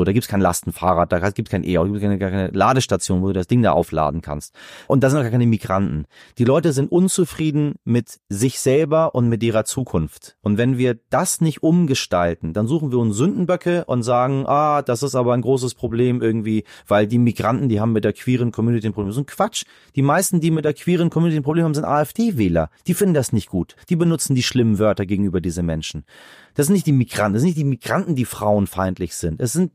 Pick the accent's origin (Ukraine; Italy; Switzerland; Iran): Iran; now in Germany; Ich spreche fließend Deutsch, ich begehe keine Straftaten, lebe in diesem Land, zahle meine Steuern, aber ich sehe mich immer mehr als Iraner.